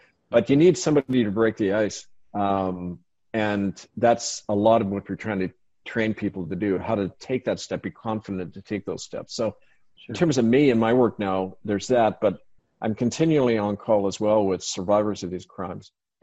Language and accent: English; Missouri, United States; You know, it's like, I'm from Missouri, right?